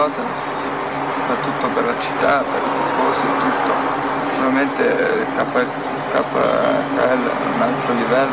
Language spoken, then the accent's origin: Italian; St. Gallen, Switzerland; Io sono nato a San Gallo, vicino, cioè in Svizzera interna, vicino a Zurigo. E lì, vicino a casa mia, c'era una piccola pista aperta.